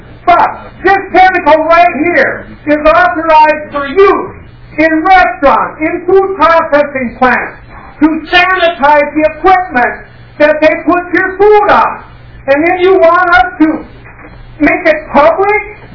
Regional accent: Minnesota, United States; I'm from Todd County, Minnesota.

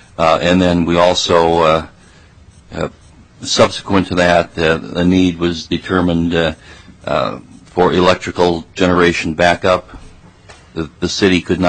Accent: Litchfield, Minnesota, United States; And in my hometown of Litchfield, we have the Litchfield Opera House.

